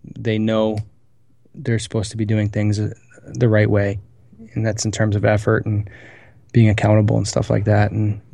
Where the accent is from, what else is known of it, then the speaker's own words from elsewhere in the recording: New Hampshire, United States; I grew up in New Hampshire, so we had snow all year.